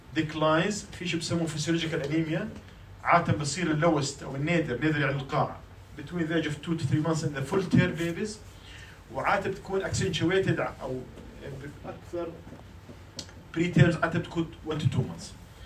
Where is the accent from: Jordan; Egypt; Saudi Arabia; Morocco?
Jordan; إحنا بالأردن ما عندنا هيموجلوبين سي وأس كثير